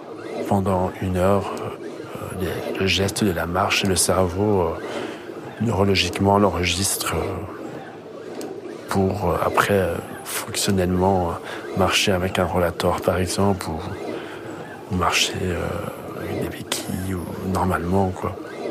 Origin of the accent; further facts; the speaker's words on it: Charleroi, Wallonia, Belgium; Là où j'ai grandi à Charleroi, le bus était toutes les heures